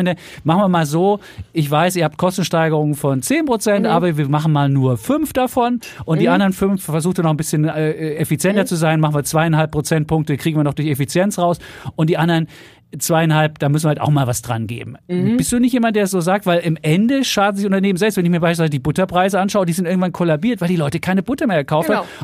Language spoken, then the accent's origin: German; East Germany, Germany; Ich bin im Osten groß geworden